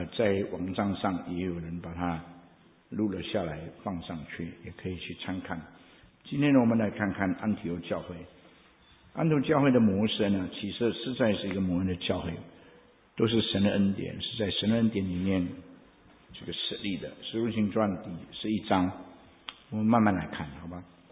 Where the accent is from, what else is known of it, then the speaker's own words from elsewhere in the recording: Indonesia; 我们中国人气得要死，我不是印尼人，我们是讲印尼文的中国人，听懂吗？